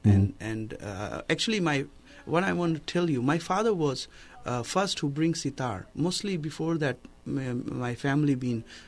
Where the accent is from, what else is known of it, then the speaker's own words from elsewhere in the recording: India; I come out from India, and I'm traveling all around the world.